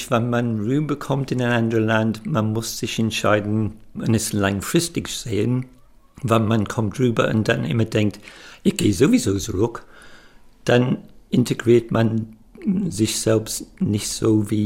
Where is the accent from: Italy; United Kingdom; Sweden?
United Kingdom; German is a second language; now in Germany; Und ich gesagt, was meinst du, ich bin Brite, was soll das?